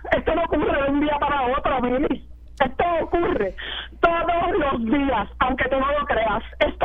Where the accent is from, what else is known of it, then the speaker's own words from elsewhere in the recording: Puerto Rico; yo estoy casi segura, como madre, como puertorriqueña